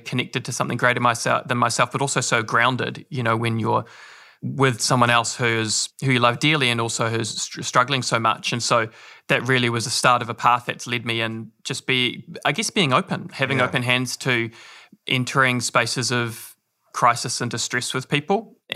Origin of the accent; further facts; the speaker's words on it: New Plymouth, Taranaki, New Zealand; I'm a Taranaki boy. I was born and raised here in New Plymouth.